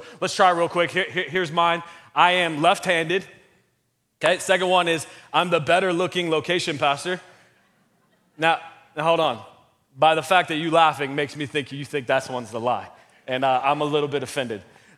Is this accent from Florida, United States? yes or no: yes; Florida, United States; I'm born and raised in Central Florida. That's the beach I've always gone to.